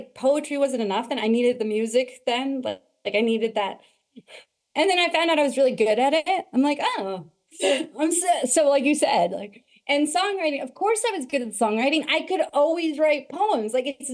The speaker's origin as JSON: {"language": "English", "town": "Oakland", "region": "California", "country": "United States", "tie": "born or raised there", "said": "growing up in Oakland, California in the 90s"}